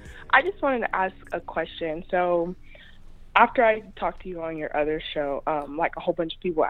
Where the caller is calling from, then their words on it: Fresno, California, United States; Hi, Fresno.